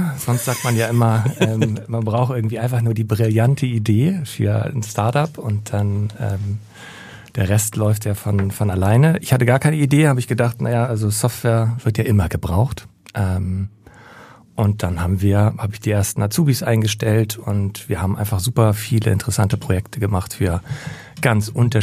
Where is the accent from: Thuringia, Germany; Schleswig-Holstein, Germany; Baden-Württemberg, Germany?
Schleswig-Holstein, Germany; Schenefeld; Ich komme in der Tat aus Hamburg, zumindest bilde ich mir das ein, weil ich bin aufgewachsen in Schenefeld. Das ist ja, eigentlich gehört es ja noch zu Hamburg. Zumindest hatten wir eine 040-Vorwahl und eine 2000er Postleitzahl.